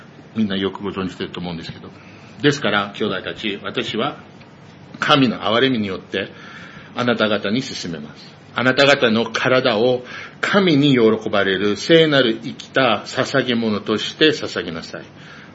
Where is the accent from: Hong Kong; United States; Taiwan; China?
United States; Japanese is a second language; now in Japan; まあ実はまあまだ宣教師でしょ僕はアメリカ人で